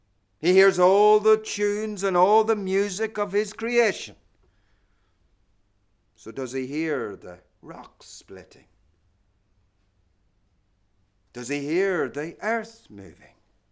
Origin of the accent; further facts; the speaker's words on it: Ireland; now in United Kingdom; When I grew up in Ireland, our highest mountain is a place called Carrantoohill.